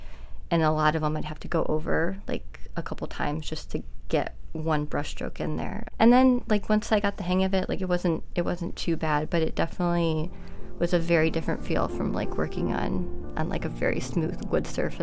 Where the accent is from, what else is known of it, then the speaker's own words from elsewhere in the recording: Bowling Green, Ohio, United States; also born or lived in Brazil; So I grew up in Bowling Green for the most part, spent a little time in Brazil as a kid.